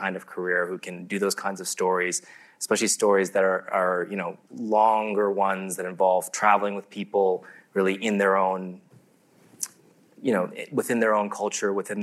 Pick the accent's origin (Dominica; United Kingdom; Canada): Canada; I grew up in Canada.